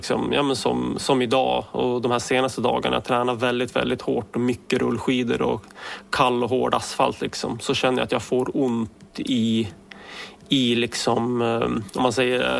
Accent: Östersund, Jämtland County, Sweden; på helt egen hand hemma i Östersund

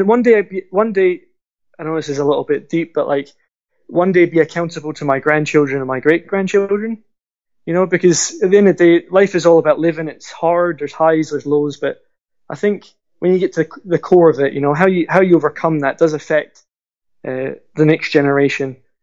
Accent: Glasgow, Scotland, United Kingdom; now in England; So I was raised in Glasgow, and my dad's from Ireland. So and my mum's Scottish, and we live in England. So I'm very the purest form of a mongrel British, British lad as you can have.

